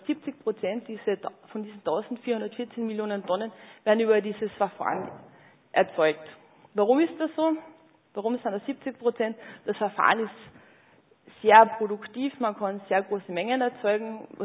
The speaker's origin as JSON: {"language": "German", "town": "Linz", "region": "Upper Austria", "country": "Austria", "said": "Ich glaube, wir sind ja alle aus Linz."}